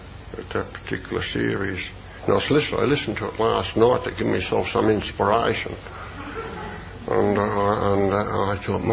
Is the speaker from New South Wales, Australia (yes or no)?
no; North Melbourne, Victoria, Australia; I came from North Melbourne, you know, I'd never cried in my life.